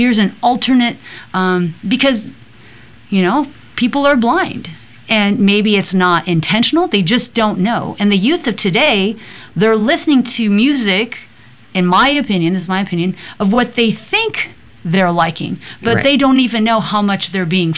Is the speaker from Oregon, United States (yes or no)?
no; Fresno, California, United States; because I came from Fresno, California